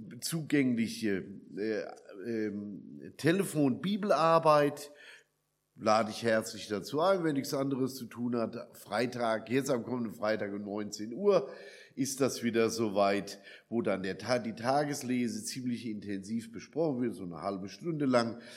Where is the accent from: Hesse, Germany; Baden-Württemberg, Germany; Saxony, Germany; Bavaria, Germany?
Hesse, Germany; Niedermittlau; Und ich stamme aus Niedermittlau, das ist da bei Gelnhausen.